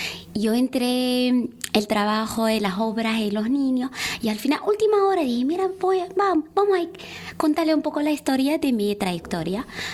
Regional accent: Fez, Fès-Meknès, Morocco; Spanish is a second language; now in Canary Islands, Spain; Marroquí de Fez.

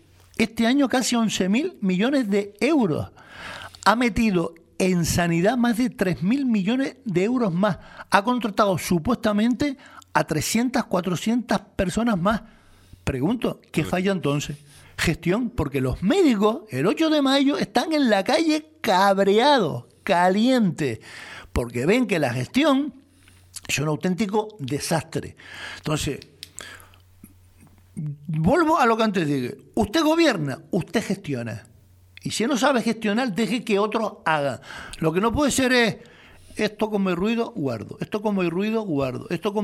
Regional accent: Canary Islands, Spain; el Parque Nacional de Teide y lo desconozco, no lo he visto, pero influye a las vías de acceso de mi pueblo. De guagua, de transporte

